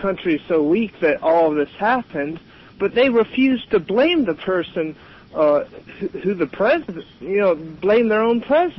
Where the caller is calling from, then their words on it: Dawsonville, Georgia, United States; I'm calling from Dawsonville, Georgia.